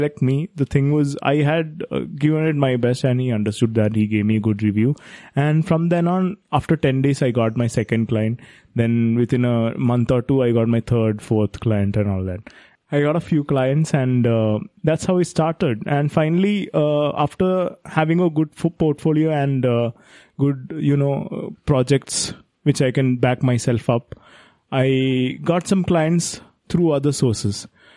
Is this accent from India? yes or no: yes; India; So because of that, being an Indian again, I wanted the whole amount.